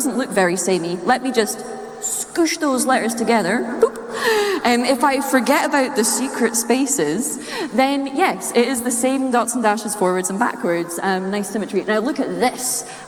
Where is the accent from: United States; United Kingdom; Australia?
United Kingdom; Scotland; as you've noticed by the accent, I am Scottish.